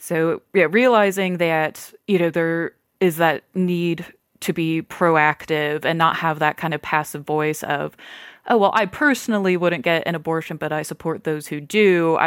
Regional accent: Lebanon, Ohio, United States; my hometown of Lebanon, where I've lived my entire life

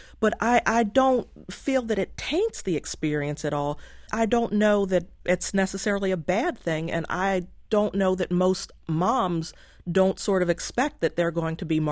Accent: United States; as an American, we are constantly marketed to.

